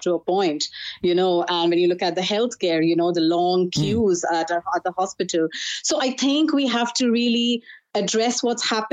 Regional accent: India; now in Ireland; I come from India, you know, nothing can scare me off.

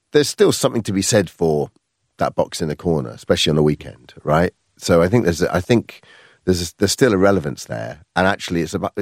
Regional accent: Colchester, East of England, United Kingdom; And then my hometown in Colchester, where I grew up

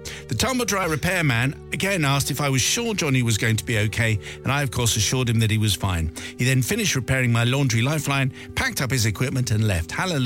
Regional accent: Bristol, South West England, United Kingdom

